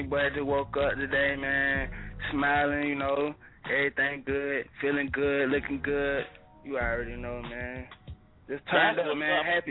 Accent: Atlanta, Georgia, United States; also born or lived in Cleveland; I was born in Cleveland, raised in Atlanta, man, you know what I'm saying? So that's where my lingo come from. I got that Southern hospitality, you know, I'm still a Midwest cat, man, you know.

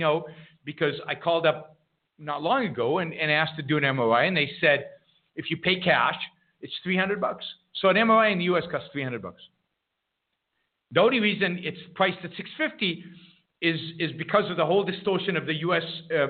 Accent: Canada; As a Canadian, if we went to war with the U.S. and cut off steel

